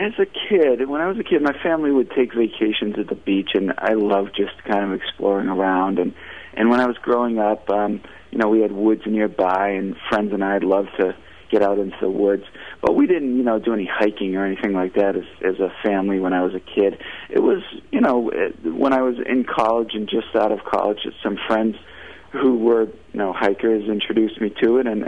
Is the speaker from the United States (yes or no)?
yes; Massachusetts, United States; Well, I grew up in Massachusetts